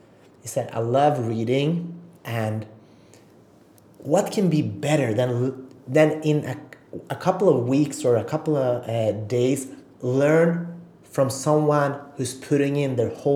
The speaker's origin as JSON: {"language": "English", "country": "North Macedonia", "said": "I'm originally from Macedonia, and a couple of summers ago I was there, and I love bookshops."}